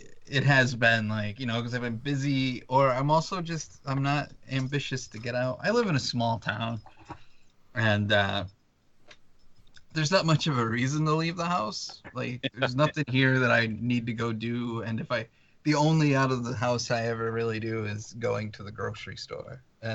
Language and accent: English; Spokane, Washington, United States; I love Seattle. I'm from Spokane, Washington, originally.